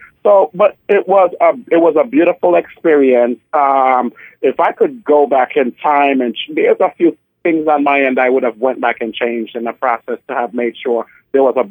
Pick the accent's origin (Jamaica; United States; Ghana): Jamaica; And also being Jamaican, we're like Klingons. We don't give emotion.